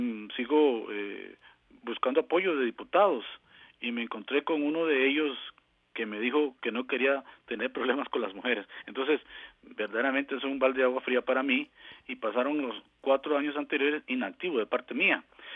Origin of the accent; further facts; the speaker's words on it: Los Chiles, Alajuela, Costa Rica; yo soy de Los Chiles y usted sabe que fui uno de los que iniciaron Radio Sistema Cultural Los Chiles y fui presidente de la emisora cultural de Los Chiles.